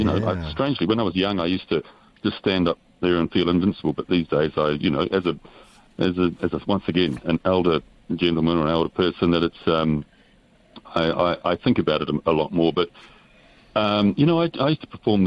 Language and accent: English; New Zealand; growing up in New Zealand, especially when I first started performing.